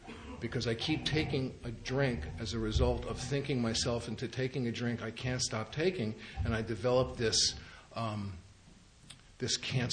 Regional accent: Bronx, New York, United States; born or raised there

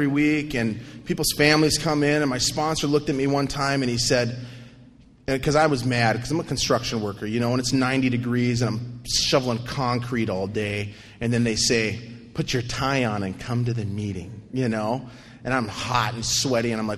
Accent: North Dakota, United States; I'm from North Dakota. Brothers don't do roundups, okay?

